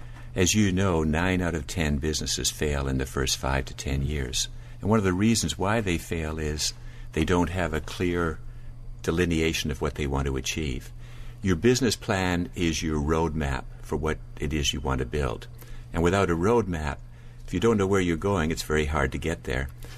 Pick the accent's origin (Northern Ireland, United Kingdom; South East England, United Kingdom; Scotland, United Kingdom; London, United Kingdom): Northern Ireland, United Kingdom; born there; I'm a wounded healer. I was born in Northern Ireland.